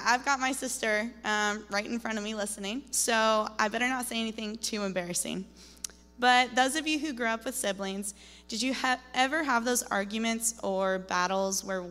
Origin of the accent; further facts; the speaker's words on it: Chelan, Washington, United States; I grew up in Chelan, Washington, a small town on the eastern side of the state, with my parents and younger sister, Molly